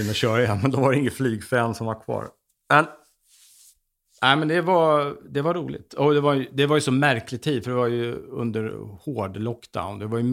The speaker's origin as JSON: {"language": "Swedish", "country": "Sweden", "said": "Det är ingen som ser att jag är svensk."}